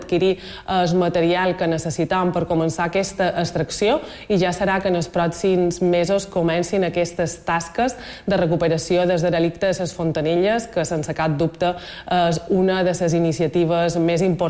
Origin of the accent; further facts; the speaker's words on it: Balearic Islands, Spain; ens connecta tots com a mallorquins